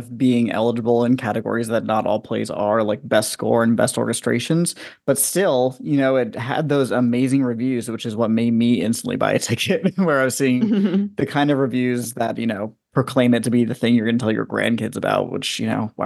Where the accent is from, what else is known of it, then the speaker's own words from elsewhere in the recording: New Jersey, United States; moved away as an adult; as an expat, as somebody who was born and raised in New Jersey and grew up with what I didn't realize was the absolute lucky privilege of being able to see whatever I want